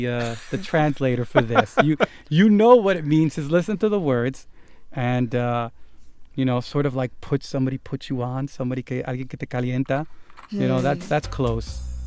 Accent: Santo Domingo, Distrito Nacional, Dominican Republic; I came out of a barrio. I am from Villa Juana, you know, you come from a place where you're not used to having any kind of heroes

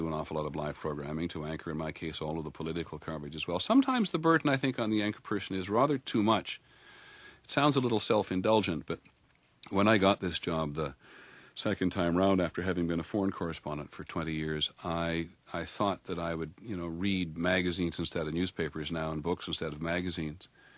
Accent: Toronto, Ontario, Canada; now in United States; when I grew up in Toronto, we wanted something exciting to do, we went to Buffalo.

